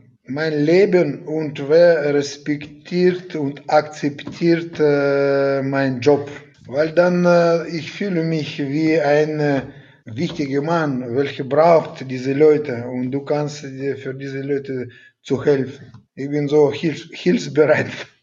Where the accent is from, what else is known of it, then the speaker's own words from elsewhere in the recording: Siberia, Russia; German is a second language; Ich bin eigentlich aus Sibirien gekommen